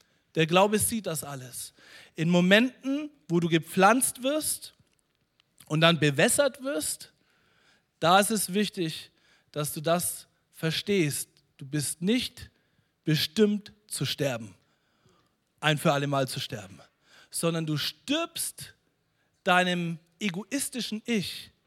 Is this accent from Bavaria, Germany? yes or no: yes; Bavaria, Germany; accent: Franconian; Es war eine Katastrophe als Deutscher. Ich konnte Fränkisch.